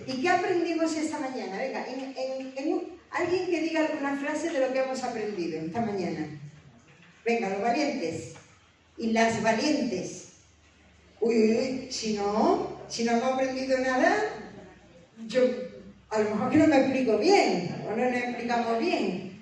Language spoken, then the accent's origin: Spanish; Puente Genil, Andalusia, Spain; yo soy de Córdoba, será de la vieja Andalucía, entonces. Bueno, en realidad sí, de Córdoba, pero de un pueblo, soy de Puente Genil, el pueblo de la carne membrillo.